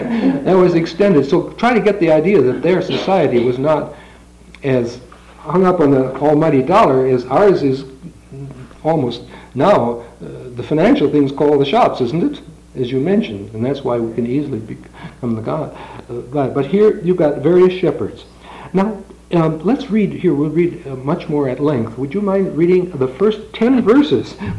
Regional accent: Wisconsin, United States; I come from Wisconsin, and our extended family relationship is still very strong.

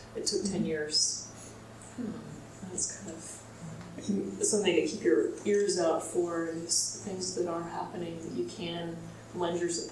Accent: New York City, New York, United States; I grew up in New York City

